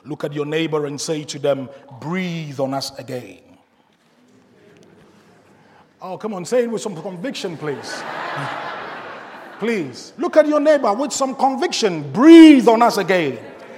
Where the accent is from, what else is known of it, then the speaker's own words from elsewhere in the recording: Ghana; I come from Ghana originally.